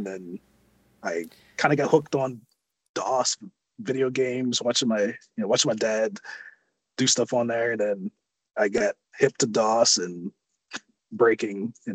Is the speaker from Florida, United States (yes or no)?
no; Wheeling, West Virginia, United States; I come from Wheeling, West Virginia. I'm about an hour from Pittsburgh, PA, just to put that location into, you know, let everyone know where I'm at.